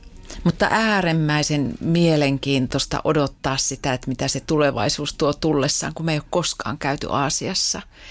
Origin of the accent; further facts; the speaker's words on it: Viitasaari, Central Finland, Finland; also born or lived in Perho; me ollaan Viitasaarelta molemmat. Mäkään en ole syntyperäinen viitasaarelainen. Mä olen syntynyt Perhossa Keski-Pohjanmaalla, mutta 2-vuotiaana mun vanhemmat muutti Viitasaarelle.